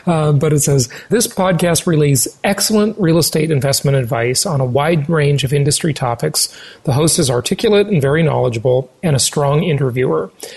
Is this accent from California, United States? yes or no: yes; California, United States; I'm talking about, of course, my hometown, Orange County, California